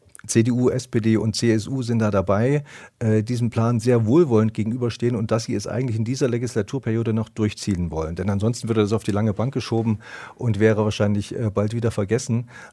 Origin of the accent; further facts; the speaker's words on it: East Germany, Germany; ich komme aus dem Osten.